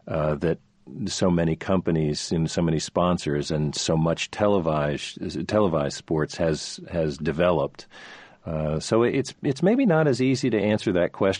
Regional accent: New Jersey, United States; I grew up in New Jersey, and I grew up in a culture where not only at home but in prep school and college where that was what boys and young men did.

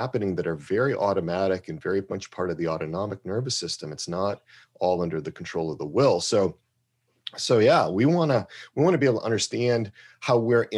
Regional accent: Wisconsin, United States; because I grew up in Wisconsin, a lot of icy roads, a lot of spin outs

